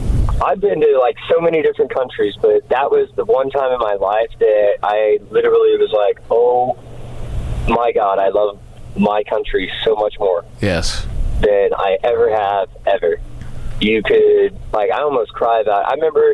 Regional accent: Oklahoma, United States; also born or lived in South Carolina; I'm originally from the Chickasaw Reservation in Oklahoma.

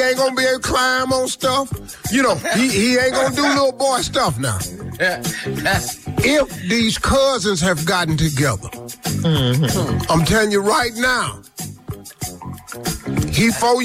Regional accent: West Virginia, United States; I'm from West Virginia.

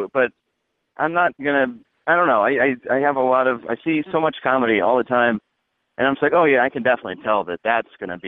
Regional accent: Kansas City, Missouri, United States; I'm from Kansas City, and so I would have made that move to Chicago to try comedy

